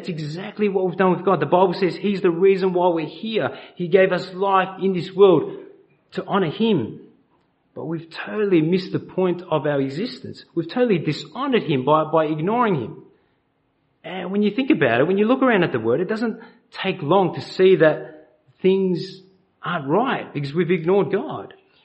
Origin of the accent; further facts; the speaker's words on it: Australia; I was born in Australia, the lucky country, and had the privilege of growing up here.